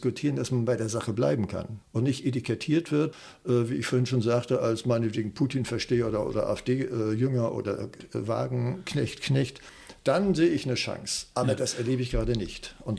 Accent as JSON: {"language": "German", "town": "Schwerin", "region": "Mecklenburg-Vorpommern", "country": "Germany", "also_born_or_lived": "Rostock", "said": "Ich sage, ich komme aus Schwerin."}